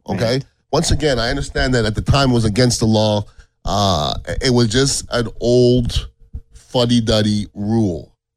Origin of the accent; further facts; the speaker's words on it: Canada; born there; And I'm being Canadian born.